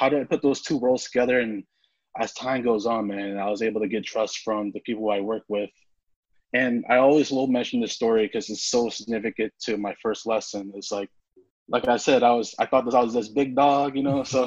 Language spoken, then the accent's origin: English; St. Louis, Missouri, United States; I'm from St. Louis, Missouri.